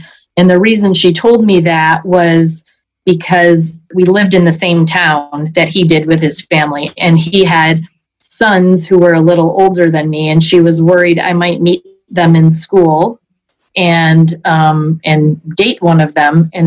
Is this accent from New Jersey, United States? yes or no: no; New York, United States; I'm 54 and I'm from Central New York.